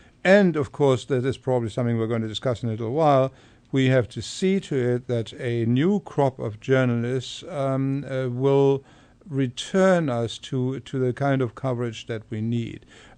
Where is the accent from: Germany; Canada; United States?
Germany; English is a second language; I am from Germany, as you know, and I'm a refugee from East Germany.